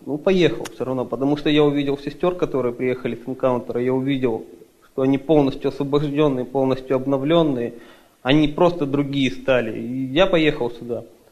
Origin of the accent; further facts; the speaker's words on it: Surgut, Khanty-Mansi Autonomous Okrug, Russia; я из России, город Сургут.